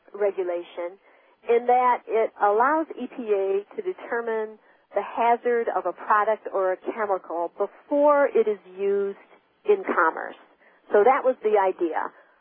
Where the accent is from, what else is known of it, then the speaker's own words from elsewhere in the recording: Michigan, United States; Now, I grew up in Michigan, and I graduated in 1976, so I was actually living there when this incident happened.